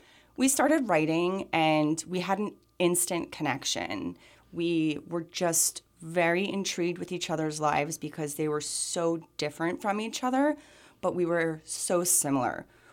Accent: United States; So I grew up in the United States as a typical American teenager, just completely self-absorbed with boys and drama and gossip and all that stuff.

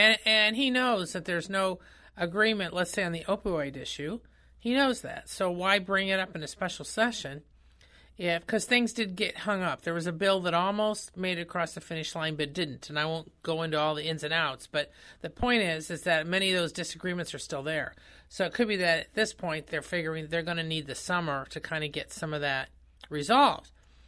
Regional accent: Indiana, United States; I'm from Northern Indiana, where we used to have all these steel plants.

